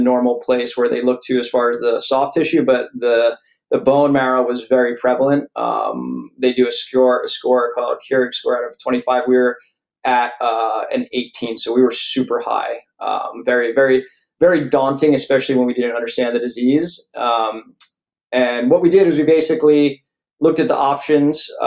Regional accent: Manasquan, New Jersey, United States; also born or lived in Hawaii; I'm actually back in my hometown after 22 plus years. I purchased a home in Manasquan, New Jersey, and I'm back here now, pretty much settled with my family for my son's healthcare

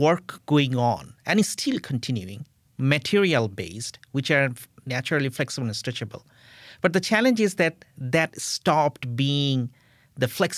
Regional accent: Bangladesh; English is a second language; moved away as an adult; now in United States; So what happened is I was born in Bangladesh. I did my bachelor's there. And then I came to USC, Los Angeles, for my master's back in 2001.

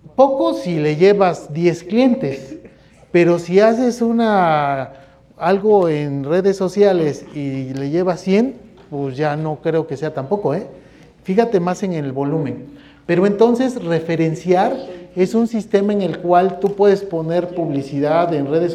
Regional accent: Huajuapan, Oaxaca, Mexico; also born or lived in Xalapa, Veracruz; Yo tenía una casa en Jalapa cuando yo estuve en Jalapa, Veracruz, varios años, luego me vine a Oaxaca otra vez, yo soy de Huajuapan, pero aquí tengo toda mi vida casi.

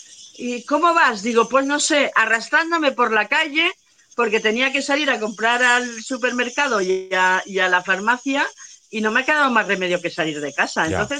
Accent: Valencian Community, Spain; now in Valencia, Spain; yo no soy de Valencia. Soy de la Comunidad Valenciana

